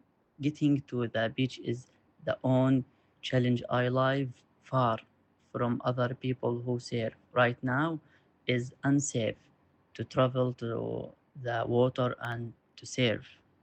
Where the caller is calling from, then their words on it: Gaza, Gaza Strip, Palestine; and I am calling from Gaza.